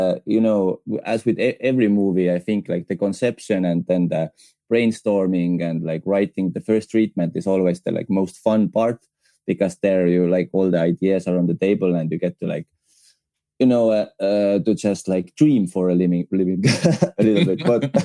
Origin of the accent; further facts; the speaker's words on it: Estonia; English is a second language; We are from Eastern Europe.